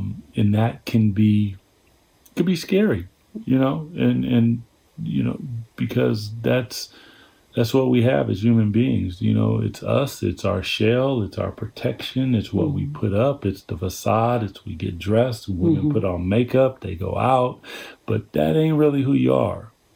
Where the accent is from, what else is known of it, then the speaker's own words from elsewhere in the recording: Seattle, Washington, United States; growing up in Seattle, just being able to go outside, live outside, have so much fun.